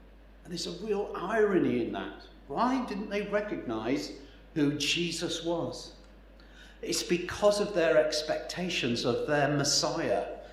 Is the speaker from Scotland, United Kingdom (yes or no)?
no; Manchester, North West England, United Kingdom; The closest I can come to this is when I visit my hometown of Manchester. The area where I grew up has mostly been swallowed up by Manchester Airport.